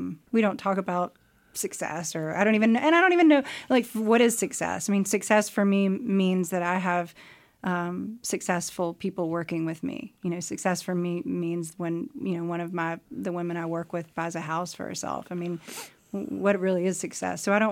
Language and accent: English; North Carolina, United States; and I am from North Carolina, and it's not only enough, it's everything for me.